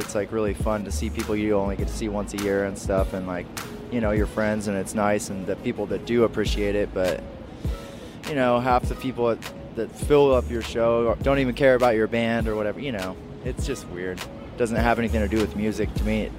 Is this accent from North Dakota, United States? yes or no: no; Sacramento, California, United States; I'm in a band called … I'm from Sacramento, California.